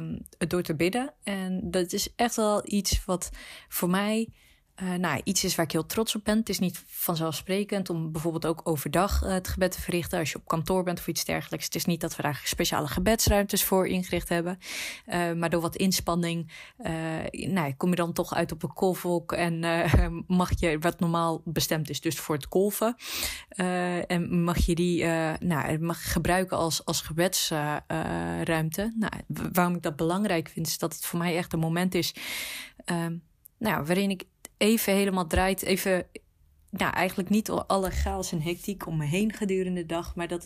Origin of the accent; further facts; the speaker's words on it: Netherlands; born there; Ik ben in Nederland geboren, ik ben islamitisch opgevoed en naarmate ik ouder werd heb ik daar zelf verdieping in gezocht